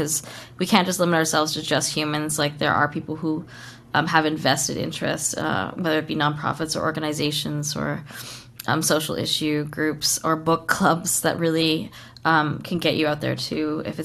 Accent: Kitimat, British Columbia, Canada; actually, Eden's from Kitimat, and I was raised in Kitimat.

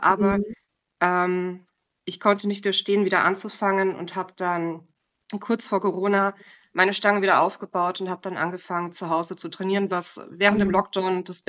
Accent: Munich, Bavaria, Germany; also born or lived in Ruhr area; ich komme ursprünglich aus München. Ich habe da eine Zeit lang im Ruhrgebiet gewohnt, bin jetzt 35 Jahre alt

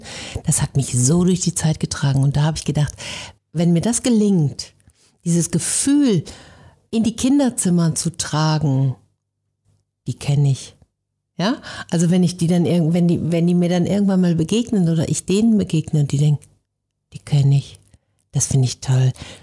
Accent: North Rhine-Westphalia, Germany; accent: Westphalian; Also ich komme im Ursprung aus Ostwestfalen. Ich bilde mir ein, man hört es nicht mehr so toll, aber jeder, der sich ein bisschen auskennt, der hört es dann, wenn ich begeistert spreche.

